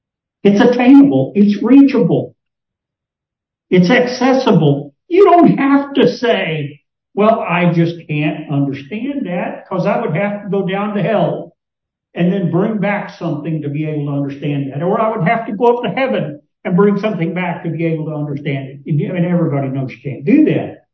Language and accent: English; Kentucky, United States; Now, I grew up in Kentucky.